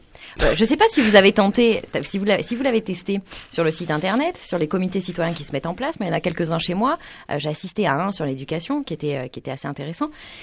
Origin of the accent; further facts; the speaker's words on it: Provence-Alpes-Côte d'Azur, France; que ce soit dans les Bouches-du-Rhône ou chez moi dans le Var.